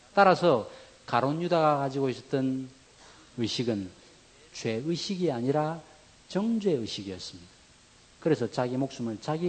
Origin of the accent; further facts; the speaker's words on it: South Korea; 한국 사람으로서 예를 들어서 미국 시민권을 받는다고 해서